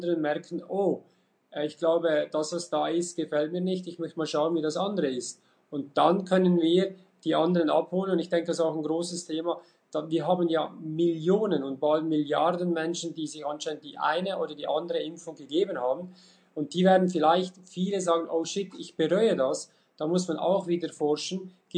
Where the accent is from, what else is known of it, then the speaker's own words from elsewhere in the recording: Switzerland; Und ich habe jetzt ein kleines Beispiel bei uns in der Schweiz.